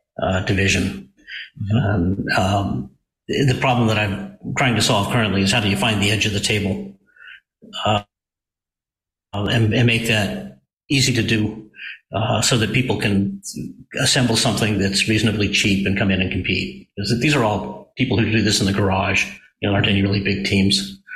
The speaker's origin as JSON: {"language": "English", "town": "Los Angeles", "region": "California", "country": "United States", "tie": "born there", "also_born_or_lived": "Idaho / Santa Barbara, United States", "said": "And so I was born in Southern California in L.A. When he was in getting his Ph.D. And then, you know, we moved to Idaho because that's where he got his first teaching job, and then to Santa Barbara"}